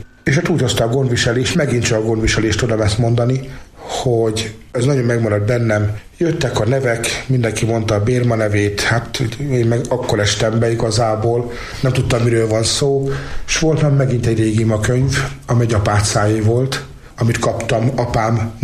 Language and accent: Hungarian; Füzesabony, Heves, Hungary; hiszen kapcsolódik szülővárosomhoz is, Füzesabonyhoz.